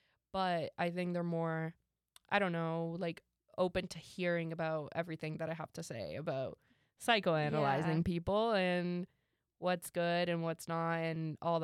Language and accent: English; Canada; growing up in Canada, there's more of a different culture regarding that.